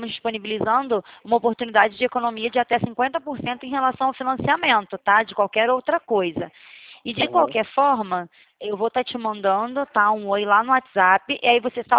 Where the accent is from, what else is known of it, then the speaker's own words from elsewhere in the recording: Rio de Janeiro, Brazil; Sou carioca, né?